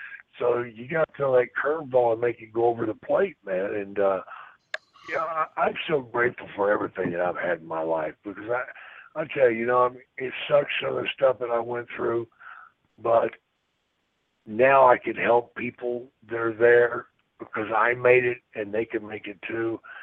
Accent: Texas, United States; You know, I was raised in Texas. I'm not from Stone Mountain.

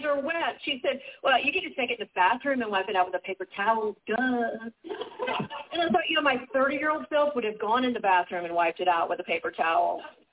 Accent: Georgia, United States; now in Maine, United States; I live in Maine, but I grew up in Georgia. Go dogs.

